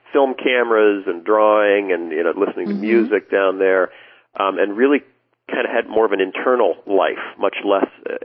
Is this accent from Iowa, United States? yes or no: yes; Iowa, United States; also born or lived in Chicago area, Illinois; And we had moved into to the Chicago area. We grew up originally in Iowa along the Mississippi River.